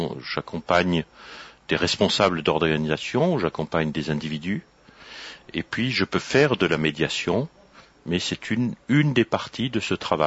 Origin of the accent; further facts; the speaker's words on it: Millau, Occitanie, France; Moi, je viens de Millau, dans l'Aveyron.